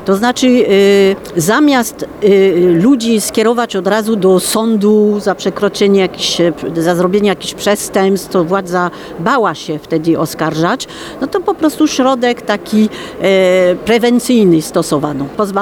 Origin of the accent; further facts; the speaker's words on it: France; Polish is a second language; now in Poland; ja wiedziałam jako Francuzka, co mnie czeka w takim momencie, jak jest stan wojenny w Polsce.